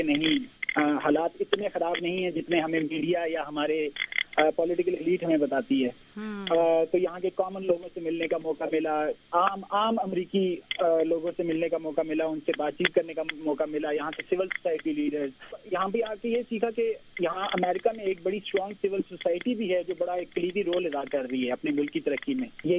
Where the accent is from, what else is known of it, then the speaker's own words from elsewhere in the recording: Azad Kashmir, Pakistan; کیونکہ میرا تعلق آزاد کشمیر سے ہے